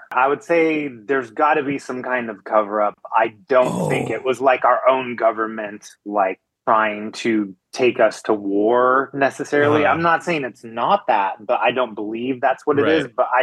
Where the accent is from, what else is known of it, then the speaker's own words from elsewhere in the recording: Riverside, California, United States; SoCal, born and raised.